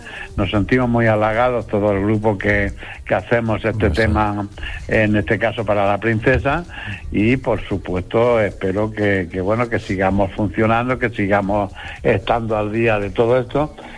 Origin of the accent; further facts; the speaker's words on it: Alicante, Valencian Community, Spain; Pero mira, nosotros somos de Alicante y vivimos todos en Alicante.